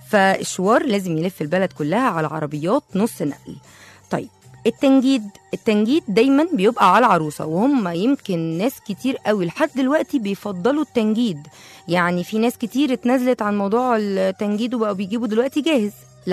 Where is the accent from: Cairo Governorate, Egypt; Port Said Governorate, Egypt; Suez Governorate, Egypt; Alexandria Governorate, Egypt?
Port Said Governorate, Egypt; Port Said; عندنا في بورسعيد حاجة كده مميزة قوي قوي قوي بيعملوها في أفراحهم